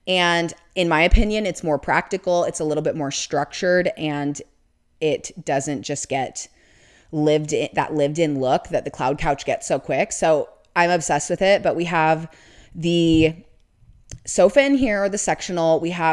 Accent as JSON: {"language": "English", "town": "Portland", "region": "Oregon", "country": "United States", "tie": "born or raised there", "also_born_or_lived": "Colorado", "said": "because I grew up in Portland, Oregon, and I know that it rains a lot and it's gloomy a lot and just dark."}